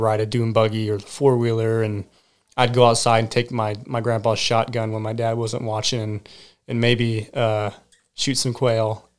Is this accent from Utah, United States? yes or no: no; Seymour, Missouri, United States; Yeah. I grew up in Seymour.